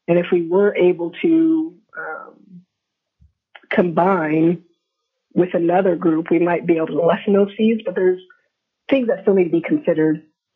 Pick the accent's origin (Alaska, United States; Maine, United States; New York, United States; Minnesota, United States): Alaska, United States; Eagle River; To the Vice Chair … I'm from Eagle River, Alaska